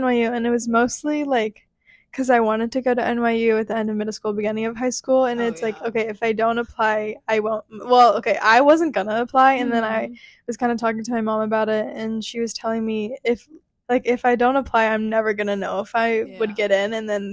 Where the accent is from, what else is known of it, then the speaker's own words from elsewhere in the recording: La Jolla, California, United States; born there; I was born in La Jolla. I was born in La Jolla. I'm like 30 minutes from there.